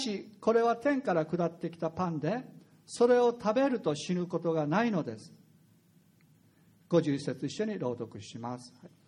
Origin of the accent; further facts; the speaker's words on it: Okinawa, Japan; 私たち沖縄の人は祖先から聞いて、祖先の信じている神々を私たちは信じて